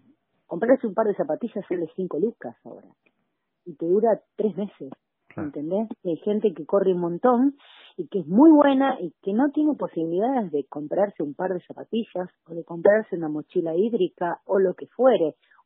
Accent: Argentina; Yo soy argentina

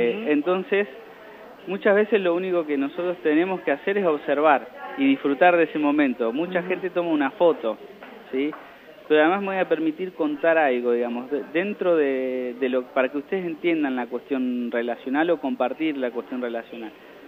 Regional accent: General Pico, La Pampa, Argentina; also born or lived in Santa Rosa; now in Dorila, Argentina; que si bien viví en Santa Rosa algunos años, soy de General Pico y vivo en Dorila

